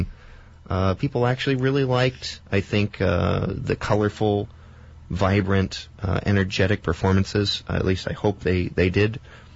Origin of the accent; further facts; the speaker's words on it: Alaska, United States; I'm from Alaska, and that 10-year break, I did a lot of traveling.